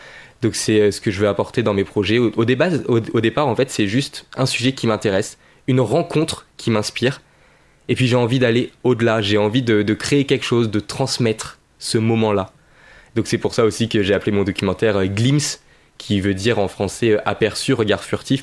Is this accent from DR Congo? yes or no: no; La Rochelle, Nouvelle-Aquitaine, France; je suis né à La Rochelle et jusqu'à mes 16 ans à peu près, je prêtais guère attention à ce qui se passait sur l'Estran, sur la côte.